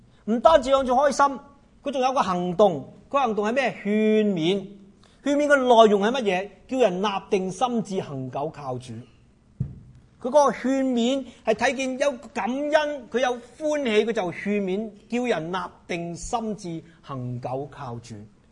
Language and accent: Cantonese; Canada; 你睇我哋加拿大人好典型嘅，平均七年換一次屋嘅。